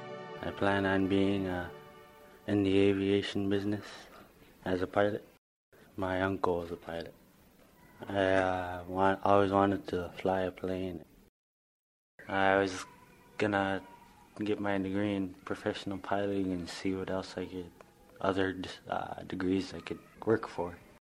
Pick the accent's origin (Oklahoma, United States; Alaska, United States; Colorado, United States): Alaska, United States; Shaktoolik; I'm from Shaktuk, Alaska. I am 18. I lived in Shaktuk for most of my life. I moved back here to be closer with my grandparents.